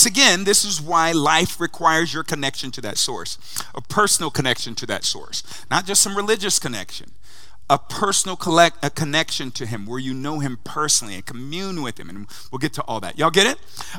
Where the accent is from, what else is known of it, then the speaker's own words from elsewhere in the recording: Ohio, United States; I grew up in Ohio, so in Ohio, Ohio State had to accept everybody that lived in Ohio.